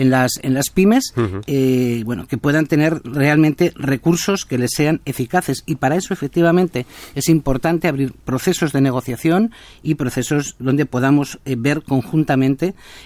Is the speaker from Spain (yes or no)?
yes; Basque Country, Spain; estoy en Vitoria, soy de Euskadi